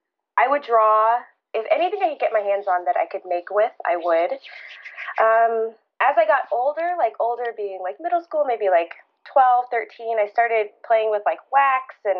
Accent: Houston, Texas, United States; first language Vietnamese; English is a second language; Yes, yeah, so my first language was Vietnamese, and I actually didn't learn, because my mom didn't speak it, but I didn't really learn English until I was in pre-K.

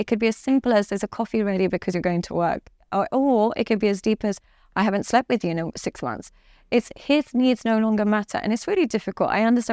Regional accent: Dubai, United Arab Emirates; now in London, United Kingdom; because I come from Dubai and I live in London and stuff like

